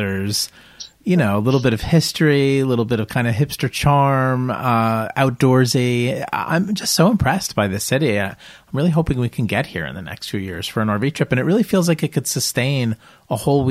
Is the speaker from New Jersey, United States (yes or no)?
yes; New Jersey, United States; I like pizza. I'm from New Jersey.